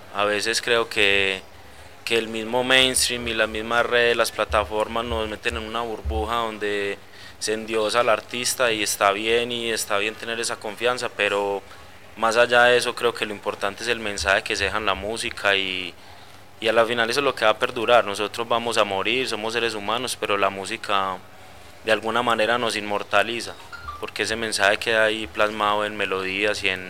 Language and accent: Spanish; Colombia; Como colombiano hemos hecho e incorporado también muchas fusiones colombianas, mucha cumbia